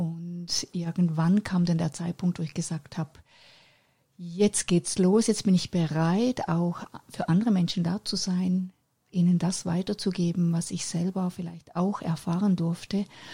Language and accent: German; Männedorf, Zurich, Switzerland; born there; Und 5 Jahre später bin ich dann auf die Welt gekommen, in der Schweiz, in Männedorf.